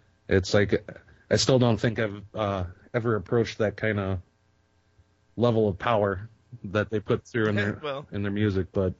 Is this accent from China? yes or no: no; Waukegan, Illinois, United States; Yeah, actually, I grew up in Waukegan, which is about 45 minutes, an hour north of Chicago, right on the lake, and spent pretty much most of my life there in Lake County.